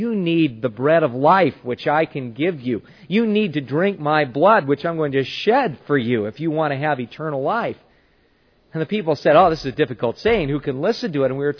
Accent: California, United States; I grew up in Southern California. I knew something about earthquakes.

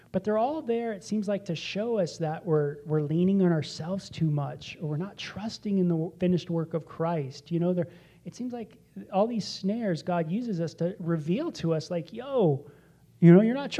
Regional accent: California, United States; And I was raised in this culture, and you were too. We're from Southern California.

